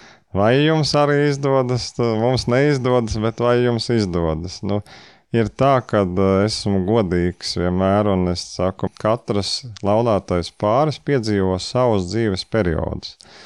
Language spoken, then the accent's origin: Latvian; Vidzeme, Latvia; Viņa ir no Latgales, un es esmu no Vidzemes, un šobrīd mēs dzīvojam Kurzemē